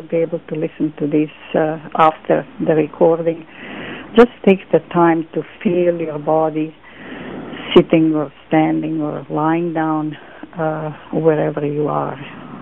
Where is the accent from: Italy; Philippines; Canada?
Canada; being Canadian, I am amazed every spring that anything would grow out of the frozen desert that covered my environment for months.